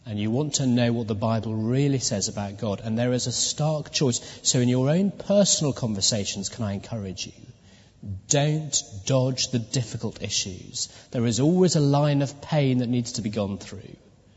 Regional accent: England, United Kingdom; I'm pretty English

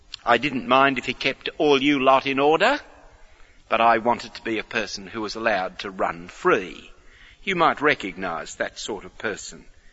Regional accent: Australia; One of the things I learned growing up in Australia

